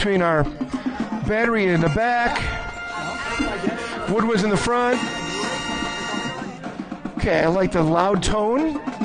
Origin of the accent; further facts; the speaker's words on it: Lafayette, Indiana, United States; I'm from Lafayette, Indiana